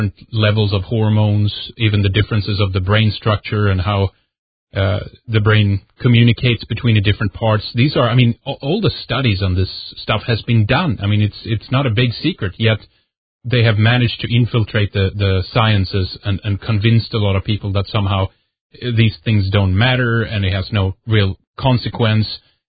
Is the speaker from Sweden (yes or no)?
yes; Sweden; I can just speak for myself here, but just, you know, growing up in Sweden, certainly you have your own experiences and whatnot